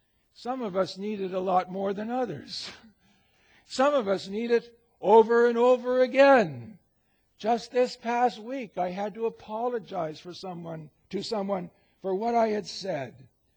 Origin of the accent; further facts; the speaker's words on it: Alberta, Canada; I'm from Alberta, I can say it